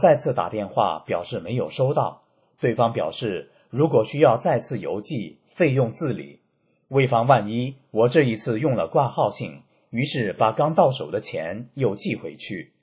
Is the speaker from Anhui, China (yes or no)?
yes; Anhui, China; 他知道我是安徽人